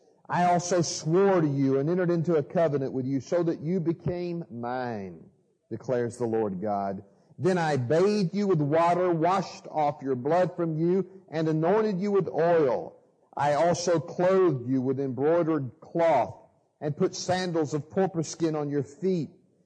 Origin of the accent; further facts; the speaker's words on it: Atlanta, Georgia, United States; I'm from Atlanta, Georgia, and our ministry is Grace Walk Ministries.